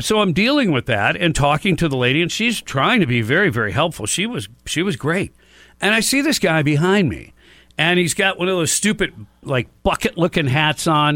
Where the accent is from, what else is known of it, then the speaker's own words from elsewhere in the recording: Detroit, Michigan, United States; I remember, you know, him from being a kid growing up in Detroit.